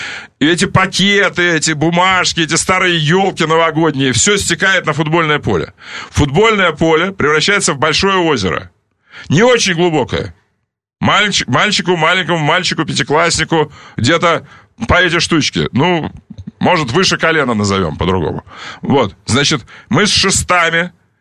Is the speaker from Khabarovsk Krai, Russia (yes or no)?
yes; Dzyomgi, Khabarovsk Krai, Russia; а я из Дзёмок, понятно? Значит, вот что такое Дзёмки.